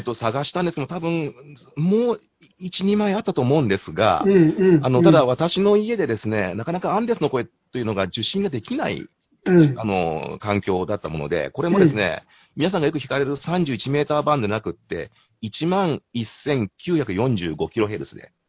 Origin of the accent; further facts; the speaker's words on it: Izumo, Shimane, Japan; 私出雲であるということで自分の地元なんですけども